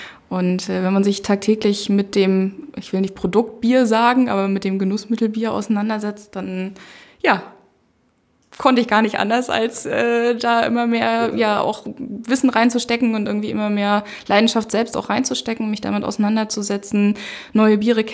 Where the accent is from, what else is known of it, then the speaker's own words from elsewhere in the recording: Mecklenburg-Vorpommern, Germany; Also ich komme halt ursprünglich aus MV, nicht ganz aus Stralsund, sondern eher aus dem Hinterland, wie die Kollegen hier immer ganz liebevoll sagen. Bin dann zum Studium weg, war 4,5 Jahre in Potsdam. Und wollte unbedingt irgendwie wieder zurück in die Heimat.